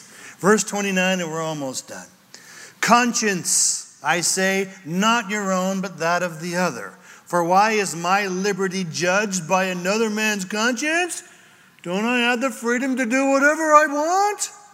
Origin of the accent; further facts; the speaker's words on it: California, United States; And I'm from Northern California where it's not spoken out loud, but the number one cash crop in that whole area is marijuana.